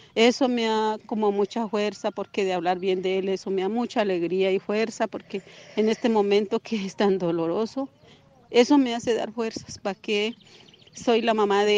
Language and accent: Spanish; López Adentro, Cauca, Colombia; yo soy la mamá de Nelson, no le digo mi nombre, yo soy del resguardo López Adentro.